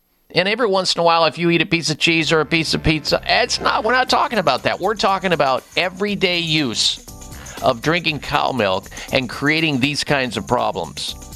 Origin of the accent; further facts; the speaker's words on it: Midwest, United States; because growing up in the Midwest, I mean, it's just a staple.